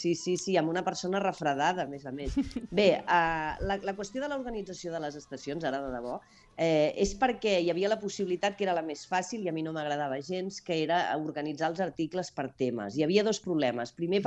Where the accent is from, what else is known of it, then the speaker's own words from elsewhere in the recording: Catalonia, Spain; com a bona catalana